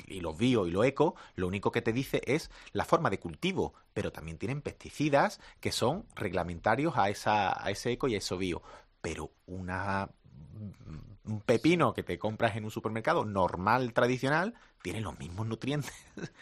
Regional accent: Andalusia, Spain; Tengo que decir, bueno, que yo que soy de Andalucía

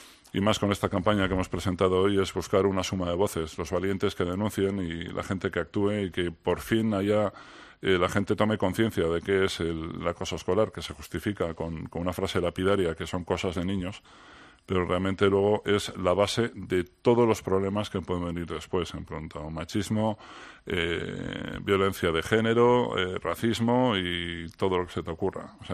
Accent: Getxo, Basque Country, Spain; Sí, en nuestra ciudad de Europa, en Guecho. Sí, eso en mi pueblo.

